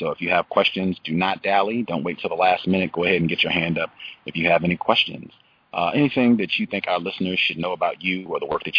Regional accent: Virginia, United States; born there; I told folks I was born in Virginia, and Danville is not very far from the place where I was born.

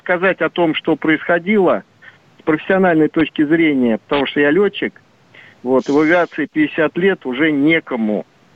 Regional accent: Degtyarsk, Sverdlovsk Oblast, Russia; мой родной городок Дегтярку. Мне седьмой десяток

